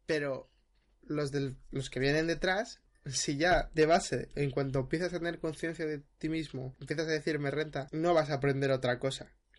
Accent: Madrid, Community of Madrid, Spain; Es cierto que soy madrileño, es cierto que soy de barrio como Spinete, es cierto que soy muy de hablar con jerga y saberlo

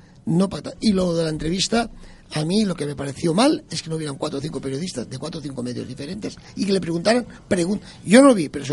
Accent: Spain; si somos los políticos españoles, somos racionales

